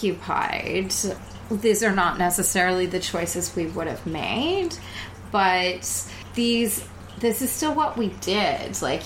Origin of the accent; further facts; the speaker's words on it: Western Canada, Canada; especially as Western Canadians